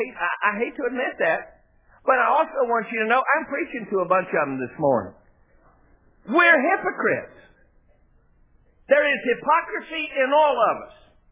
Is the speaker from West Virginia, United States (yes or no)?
yes; West Virginia, United States; I know that's not a word, but I'm from West Virginia. I can make my own words up.